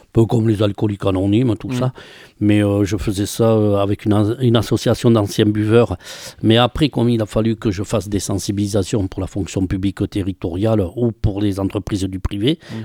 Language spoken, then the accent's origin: French; Dax, Nouvelle-Aquitaine, France; born there; je suis né à Dax et jeune déjà entre potes, on s'alcoolisait.